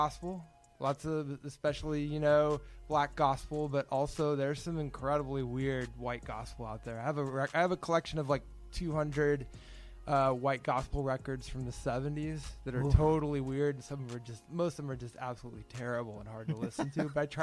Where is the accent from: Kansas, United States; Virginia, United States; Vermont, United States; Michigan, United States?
Kansas, United States; now in New York City, United States; I grew up having to go to church sometimes 3 times a week. Mm-hmm. And I moved to New York City as soon as I can in 1997. I moved from Kansas to New York City.